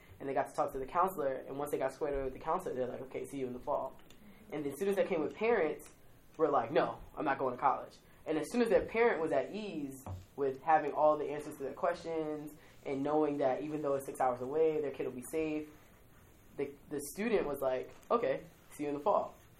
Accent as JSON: {"language": "English", "town": "Brooklyn", "region": "New York", "country": "United States", "said": "well, I'm from Brooklyn and this is what I did"}